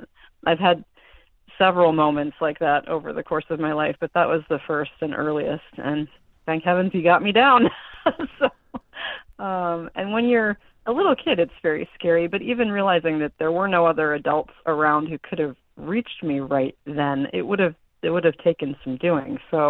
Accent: Midland, Michigan, United States; I'm from Midland, Michigan, originally, and I'm the oldest of two kids living, one in heaven.

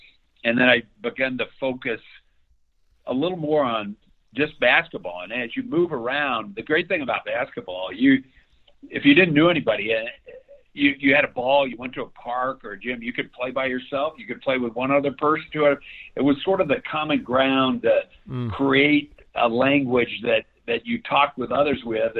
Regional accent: Beloit, Wisconsin, United States; also born or lived in Middletown, Ohio / Mobile, Alabama / Lake Oswego, Oregon; I was born in Middletown, Ohio, a little suburb of Cincinnati. Early on, my father's job took him to up to Beloit, Wisconsin, and I spent most of my early years growing up there.

